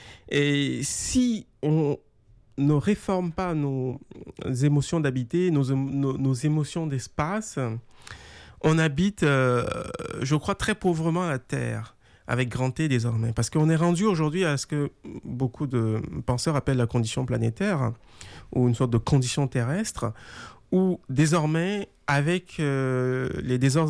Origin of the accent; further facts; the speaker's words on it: Quebec, Canada; on n'est pas des néo-français, on est des Canadiens français. Et ensuite, désormais, on est devenus des Québécois.